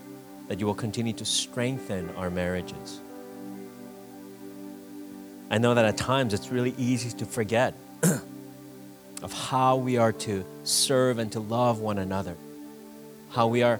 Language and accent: English; Michigan, United States; so some of us, yes, we're from Michigan, so hopefully pride will to well up within your hearts.